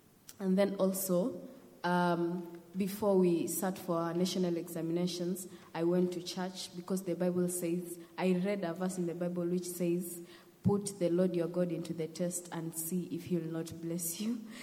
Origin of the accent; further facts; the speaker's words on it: Utange, Mombasa County, Kenya; I'm from Kenya, as I said, and I lived with my grandmom in Utange, in the village in Utange.